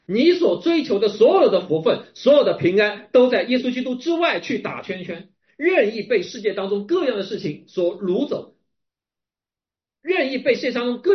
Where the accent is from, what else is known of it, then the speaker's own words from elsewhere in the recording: China; 作为一个中国人，作为一个中国基督徒